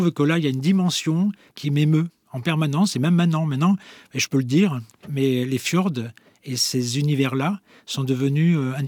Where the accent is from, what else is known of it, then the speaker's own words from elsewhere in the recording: France; moved away as an adult; je suis parti à 23 ans de France.